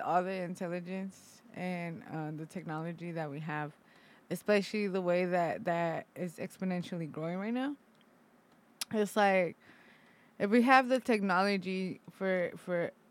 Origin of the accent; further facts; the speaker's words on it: Mexico; accent: Mexican; Sorry, it's my Mexican ass accent.